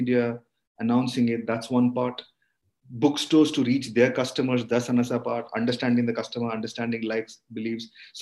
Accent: Chennai, Tamil Nadu, India; Growing up in Madras

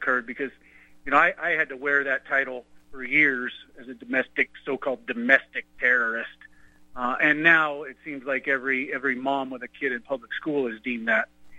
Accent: California, United States; now in Idaho, United States; Well, you know, I grew up in California when, you know, it was still free. I've been up here about 30 years

